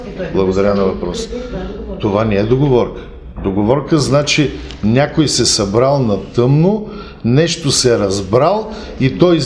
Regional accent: Stara Zagora, Stara Zagora Province, Bulgaria; born there; аз съм роден в Стара Загора и роднини в Карлово нямам.

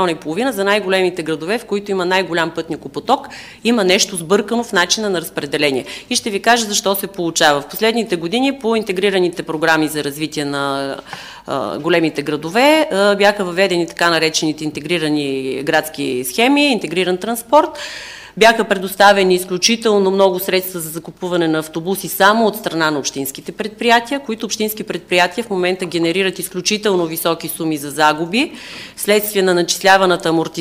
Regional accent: Pernik, Pernik Province, Bulgaria; аз като перничанка

